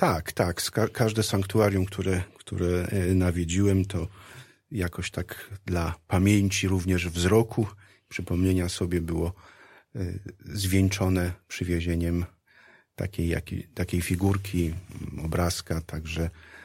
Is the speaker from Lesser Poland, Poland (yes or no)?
yes; Gorlice, Lesser Poland, Poland; Ja pochodzę z Gorlic i dwa sanktuaria, które pamiętam od dzieciństwa, z rodzicami odwiedzaliśmy.